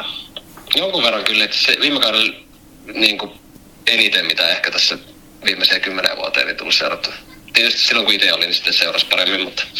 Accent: Vantaa, Uusimaa, Finland; Niin mä oon kotoisin täältä Länsi-Vantaalta ja asun täällä edelleen

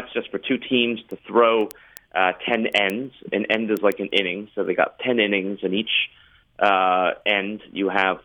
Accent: Canada; I grew up in Canada

